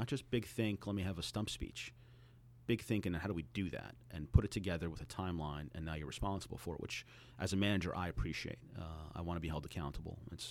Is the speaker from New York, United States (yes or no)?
no; Jersey City, New Jersey, United States; also born or lived in Glen Ridge; I grew up in Jersey City before moving to Glen Ridge.